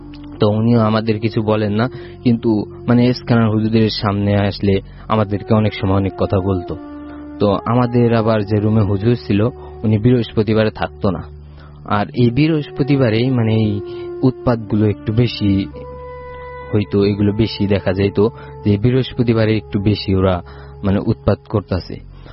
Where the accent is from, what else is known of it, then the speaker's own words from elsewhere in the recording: Faridpur, Dhaka Division, Bangladesh; now in Khilgaon, Bangladesh; আমি খিলগাঁও থেকে আসছি এবং আমার দেশের বাড়ি ফরিদপুর।